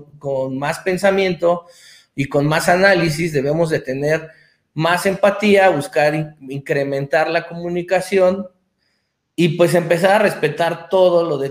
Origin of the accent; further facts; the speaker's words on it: Mexico; todos somos mexicanos